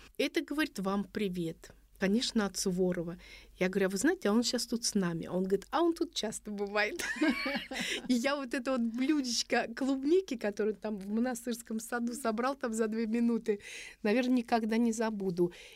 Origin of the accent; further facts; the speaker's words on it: Saint Petersburg, Russia; я занимаюсь Суворовым, я журналист из Петербурга.